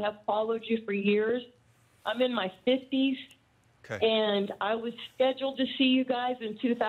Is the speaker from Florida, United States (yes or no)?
yes; Merritt Island, Florida, United States; I'm from Merritt Island, but I'm in Melbourne Beach dog sitting right now.